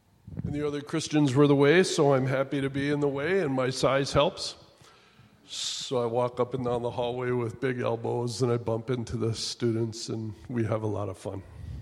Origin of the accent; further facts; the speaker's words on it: Green Bay, Wisconsin, United States; even I was born and raised in Green Bay.